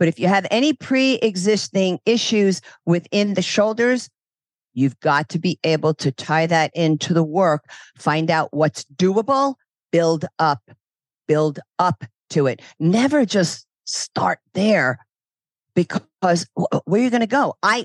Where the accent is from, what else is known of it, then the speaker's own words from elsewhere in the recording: Brooklyn, New York, United States; And I'm American Italian. I'm from Brooklyn.